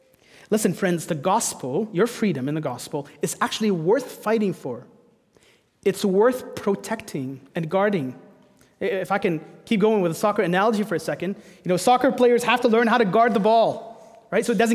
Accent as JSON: {"language": "English", "country": "Egypt", "tie": "born or raised there", "said": "I grew up playing soccer in Egypt"}